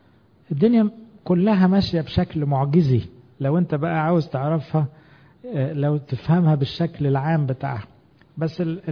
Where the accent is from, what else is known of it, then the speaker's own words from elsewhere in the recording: Egypt; ما احناش كمصريين متعودين ننزل الشارع